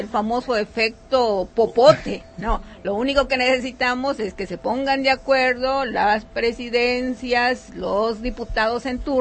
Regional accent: Mexico; y de ahí la importancia que como mexicanos, bueno, retomemos, nos informemos, nos organicemos

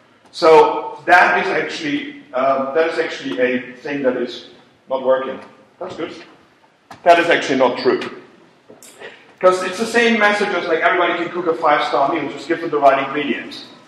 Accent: Germany; English is a second language; I got a terrible accent, I'm from Germany, I speak English

